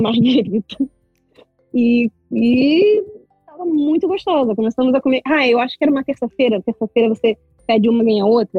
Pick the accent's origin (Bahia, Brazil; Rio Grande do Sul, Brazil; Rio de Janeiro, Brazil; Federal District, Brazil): Rio de Janeiro, Brazil; Niterói; que eu sou de Niterói, né, Rio de Janeiro